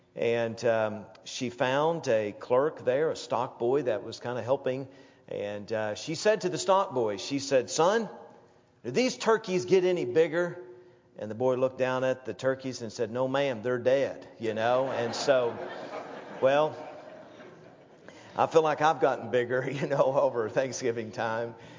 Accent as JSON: {"language": "English", "region": "the South", "country": "United States", "tie": "born or raised there", "said": "I grew up in the South, and often people would have phrases that they would use."}